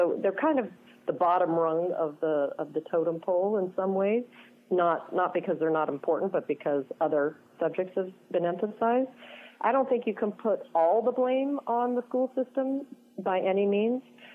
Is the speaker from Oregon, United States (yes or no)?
yes; Oregon, United States; I grew up in Southern Oregon. It's a very healthy mix of Republicans and Democrats.